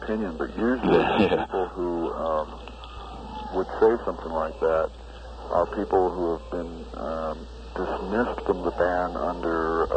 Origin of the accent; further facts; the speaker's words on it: Baltimore, Maryland, United States; born there; I was born in Baltimore.